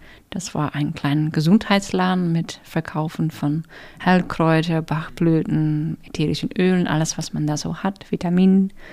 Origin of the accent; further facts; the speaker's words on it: Netherlands; German is a second language; moved away as an adult; also born or lived in Switzerland; Ich bin jetzt 42, genau. Ich bin in der Schweiz geboren worden, bei niederländischen Eltern. Und ab meinem dritten Lebensjahr bin ich in den Niederlanden aufgewachsen. Deshalb auch ein bisschen mein Akzent.